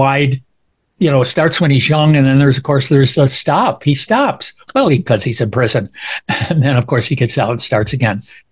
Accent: Rochester, New York, United States; because it happened in my hometown of Rochester, New York

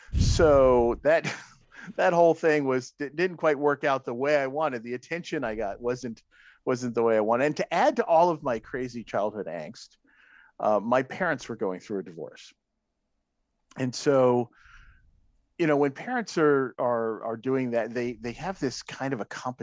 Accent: Brooklyn, New York, United States; the only animals we ever saw as kids growing up in Brooklyn, New York, were pigeons and squirrels and occasional seagulls.

